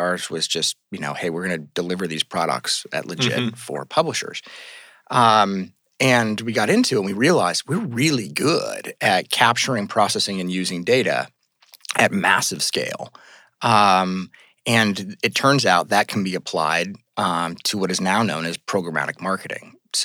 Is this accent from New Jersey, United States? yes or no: no; California, United States; I grew up in the Bay Area.